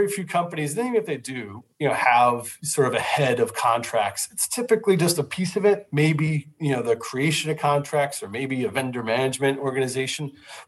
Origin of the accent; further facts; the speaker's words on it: New Jersey, United States; I'm from New Jersey. Feel free to hold that against me.